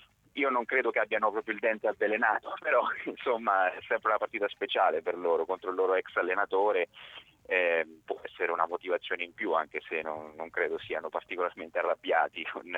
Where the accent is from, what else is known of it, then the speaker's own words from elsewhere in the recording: Macerata, Marche, Italy; Sì, vengo da Macerata, sì.